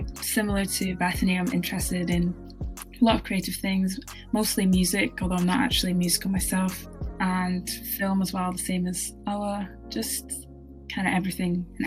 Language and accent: English; Elgin, Scotland, United Kingdom; So I'm from Scotland. I was born in a town called Elgin. It's literally at the very like northeast. Probably nobody's heard of it. And I'm part Scottish, part Jamaican on my dad's side, and Scottish on my mum's side.